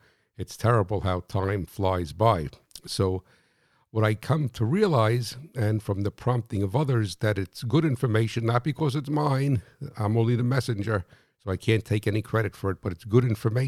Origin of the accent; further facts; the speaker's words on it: New Jersey, United States; But because I'm from New Jersey, right, it's really not a minute.